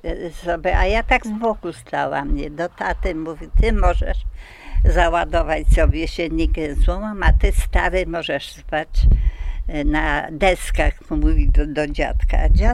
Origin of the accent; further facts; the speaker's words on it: Targanice, Lesser Poland, Poland; w Targanicach pod numerem Dobra 15. Tutaj się urodziłam. Tutaj mieszkam od urodzenia i do 6 roku życia, do 42 roku życia tutaj mieszkaliśmy. Potem w 42 roku, kiedy zostaliśmy wysiedleni, mieszkaliśmy w Sułkowicach.